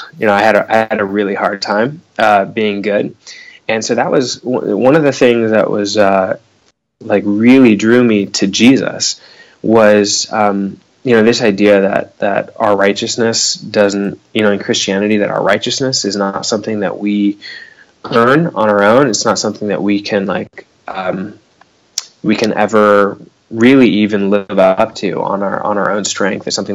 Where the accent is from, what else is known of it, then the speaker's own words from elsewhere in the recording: Sacramento, California, United States; now in San Francisco, United States; I'm a California boy. I grew up born and raised in Sacramento, and ended up in San Francisco